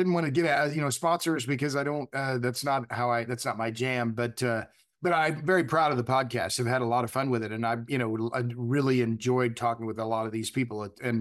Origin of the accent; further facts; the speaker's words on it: Oklahoma, United States; I'm from Oklahoma. I have deep roots in Oklahoma on my mother's side and my father's side.